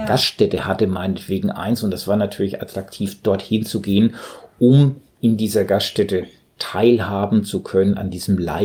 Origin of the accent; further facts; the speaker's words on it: Southern Germany, Germany; also ich als Süddeutscher kenne ihn auch.